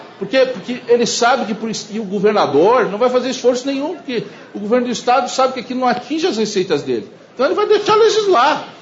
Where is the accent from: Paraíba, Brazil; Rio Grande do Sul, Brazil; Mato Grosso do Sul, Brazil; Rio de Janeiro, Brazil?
Rio Grande do Sul, Brazil; eu sou do Rio Grande do Sul